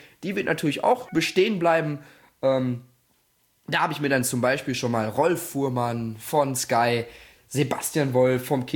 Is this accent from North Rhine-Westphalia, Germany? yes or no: yes; Gelsenkirchen, North Rhine-Westphalia, Germany; ich komme aus Gelsenkirchen